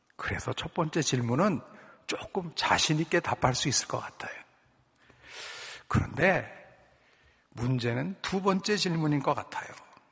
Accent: South Korea; born there; 제가 20대까지는, 20대 초반까지는 대한민국에서 태어난 게 별로 그렇게 기쁘고 신나지 않았던 때도 많이 있었습니다.

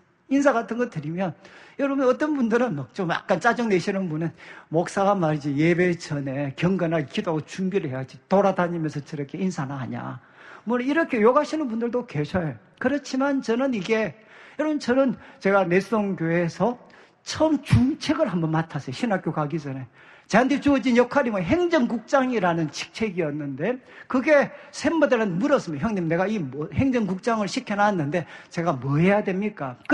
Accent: Gyeongsang, South Korea; 그런데 저는 여러분 경상도 사람이고

